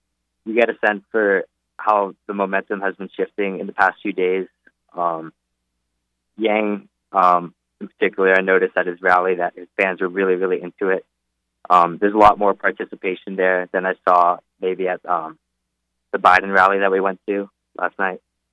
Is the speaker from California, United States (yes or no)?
yes; Los Angeles, California, United States; So I'm from Los Angeles, California.